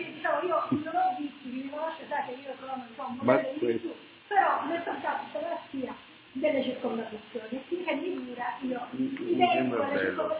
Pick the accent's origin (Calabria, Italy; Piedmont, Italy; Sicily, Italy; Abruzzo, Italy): Sicily, Italy; che noi come siciliani dobbiamo vedere